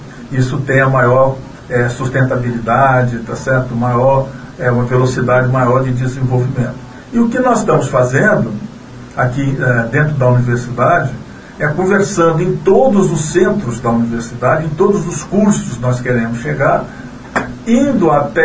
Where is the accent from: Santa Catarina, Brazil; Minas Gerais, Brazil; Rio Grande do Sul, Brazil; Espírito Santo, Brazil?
Espírito Santo, Brazil; Afonso Cláudio; Porque eu sou do distrito de Serra Pelada, no município de Afonso Cláudio.